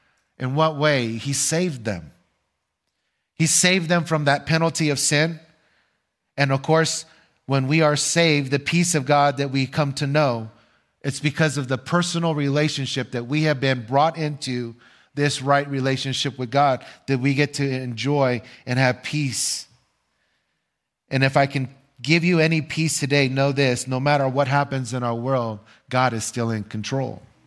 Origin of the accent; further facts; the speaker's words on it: California, United States; now in St. George, United States; And it's true, I came from California, okay?